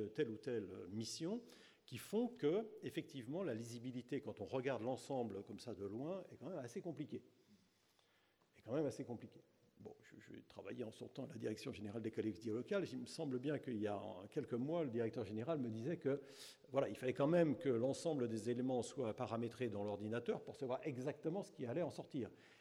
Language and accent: French; France; Enfin, on est français, quoi.